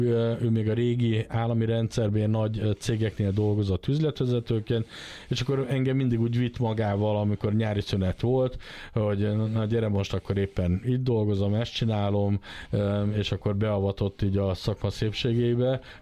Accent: Lake Balaton area, Hungary; a Balatonon nőttem föl, tehát egy éves koromban költöztünk a szüleimmel a Balaton mellé, és azóta ott élek.

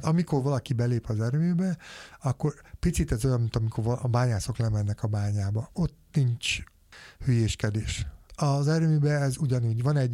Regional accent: Paks, Tolna, Hungary; Hát én őspaksi vagyok, tehát én ott születtem, több száz évre Paks, és még emlékszem gyerekkoromban, mikor megérkezett az atomerő, meg 72-ben születtem

